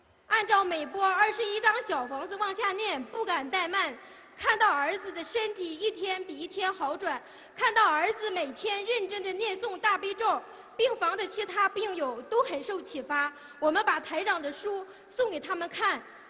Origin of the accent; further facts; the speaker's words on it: Shandong, China; 我是山东的一名同修，在我信佛供佛的这些年